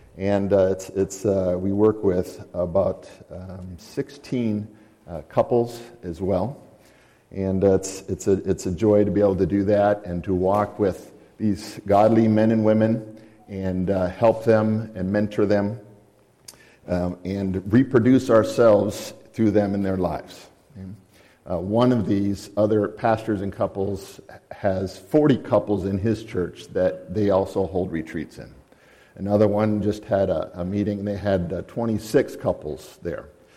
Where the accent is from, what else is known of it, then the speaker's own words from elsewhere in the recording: Wisconsin, United States; also born or lived in Minnesota; Very different duck hunting than I was brought up here in Wisconsin, in Minnesota.